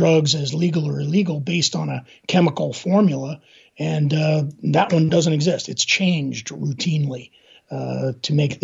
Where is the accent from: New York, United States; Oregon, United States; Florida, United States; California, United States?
New York, United States; New York City; from growing up in Brooklyn, we call it the cockroach factor.